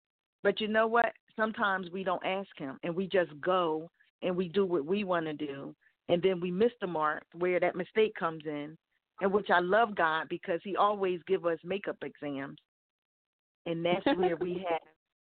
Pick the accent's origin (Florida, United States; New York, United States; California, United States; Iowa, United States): New York, United States; Bronx; Okay, Bronx in the house. I grew up in the Bronx, so I spent my summers here.